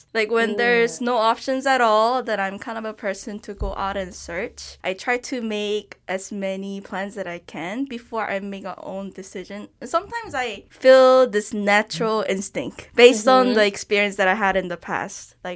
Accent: South Korea; English is a second language; I am from Korea and I am happily married to one of the Malaysian fella.

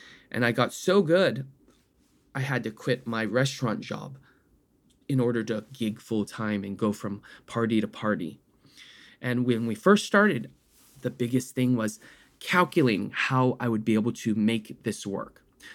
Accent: San Francisco, California, United States; I grew up in San Francisco and I went to University of California, Riverside.

